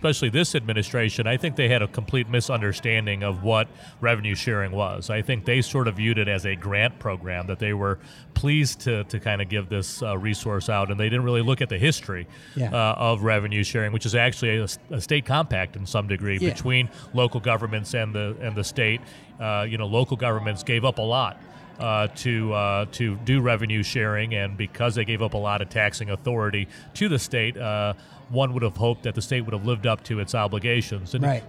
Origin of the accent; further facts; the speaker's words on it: Livonia, Michigan, United States; I'm actually from Livonia, Michigan, originally.